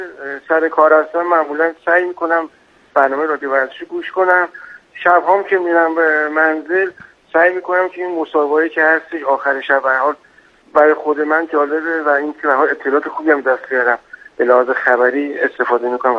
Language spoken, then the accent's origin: Persian; Tehran, Tehran Province, Iran; من اهل تهران هستم.